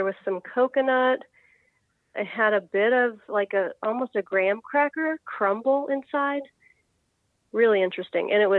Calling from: Columbus, Ohio, United States; Columbus, Ohio.

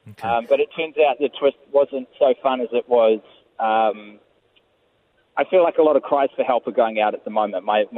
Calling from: Auckland, New Zealand; I'm actually inside of Britomart, and you're hearing the, I think, the CityLink rail network being constructed around me.

